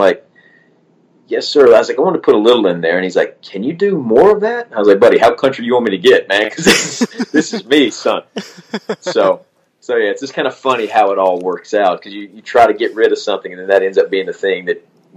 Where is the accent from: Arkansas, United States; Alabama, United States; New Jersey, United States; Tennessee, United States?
Alabama, United States; now in California, United States; I grew up in Alabama. And so when I moved out here, first thing everybody that I spoke to was like, get rid of the accent.